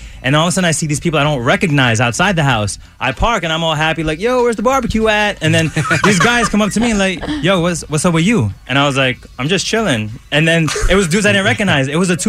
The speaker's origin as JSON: {"language": "English", "town": "Jersey City", "region": "New Jersey", "country": "United States", "tie": "born or raised there", "said": "So, growing up in Jersey City, I was going to meet some friends."}